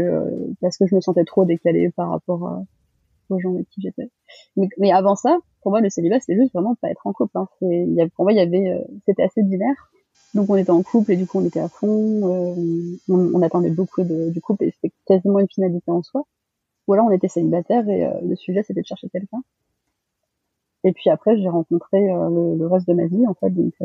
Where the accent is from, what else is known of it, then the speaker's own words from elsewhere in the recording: France; born there; mes parents sont d'origine malgache. Moi, je suis née en France, donc je considère que même si mes origines sont malgaches, je suis de culture très très française, sur pas mal de points. Très occidentale, donc.